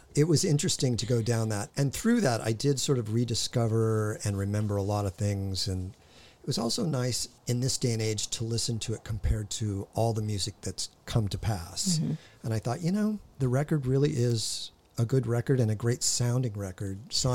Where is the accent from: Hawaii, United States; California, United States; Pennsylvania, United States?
California, United States; Hawthorne; born there; I was born in Hawthorne. I'd still call that L.A.